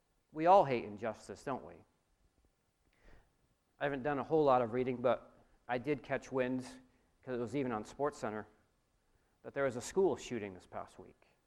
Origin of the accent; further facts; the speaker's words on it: New York, United States; Like, I'm from New York, so I hate everything Boston, okay?